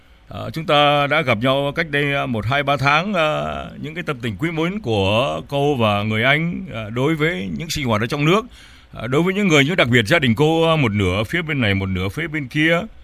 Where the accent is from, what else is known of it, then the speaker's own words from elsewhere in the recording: Nam Định, Vietnam; born there; accent: Nam Dinh; moved away; tôi được sinh ra tại Việt Nam. Bao nhiêu năm mặc dầu hơn 2/3 cuộc đời của tôi sống tại ngoại quốc, nhưng luôn luôn nhớ đến quê hương, chưa bao giờ quên cả. Và vẫn nói tiếng Việt Nam, nói tiếng Nam Định rất rành vậy.